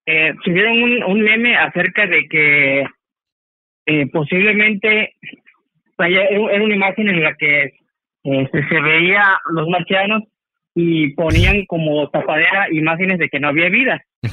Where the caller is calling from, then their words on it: Zihuatanejo, Guerrero, Mexico; Salvador, hablo de Cihuatanejo.